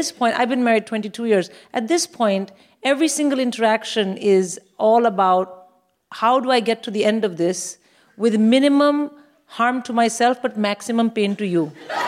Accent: India; I mean, I'm from India.

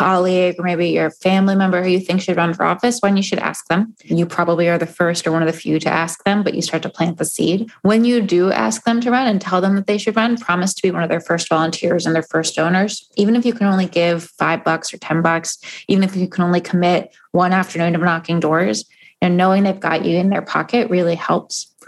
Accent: New York City, New York, United States; I say this like as a New Yorker, we're about to have a new mayor.

